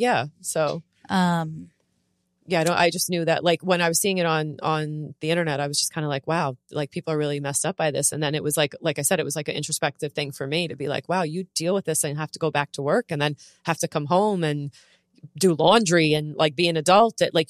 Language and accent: English; New Jersey, United States; And first off, I'm from Jersey.